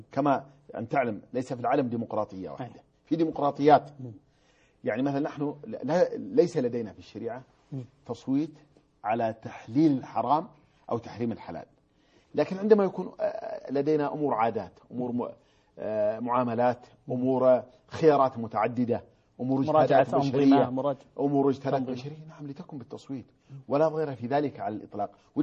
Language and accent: Arabic; south, Saudi Arabia; تعليم المرأة كان عندنا في الجنوب بشكل شبه مدرسي قبل أن تقوم الدولة السعودية.